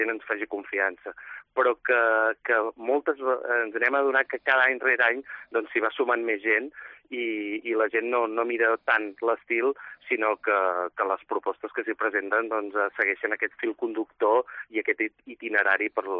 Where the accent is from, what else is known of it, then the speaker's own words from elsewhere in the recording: Banyoles, Catalonia, Spain; nosaltres expliquem sempre que som de Banyoles, que estem molt orgullosos de mostrar la nostra ciutat